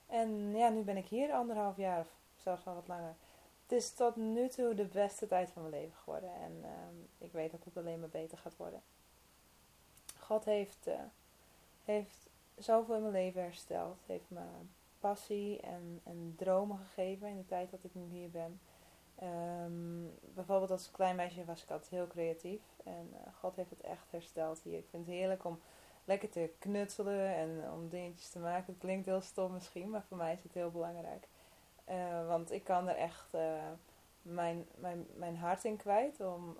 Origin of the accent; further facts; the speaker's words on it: Netherlands; moved away as an adult; now in Sydney, Australia; Ik kom uit Nederland oorspronkelijk. Ik ben nu 2 jaar of 1,5 jaar in Sydney.